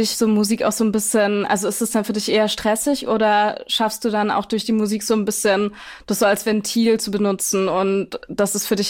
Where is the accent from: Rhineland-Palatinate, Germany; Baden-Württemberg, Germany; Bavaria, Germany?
Baden-Württemberg, Germany; Schwäbisch Gmünd; Ich habe gesehen, du bist auch im Esperanza in meiner Heimatstadt aufgetreten, Schwäbisch Gmünd